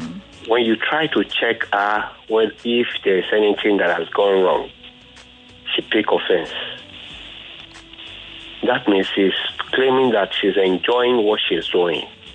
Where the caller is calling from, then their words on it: Lagos, Nigeria; I'm calling from Ajah, Lagos.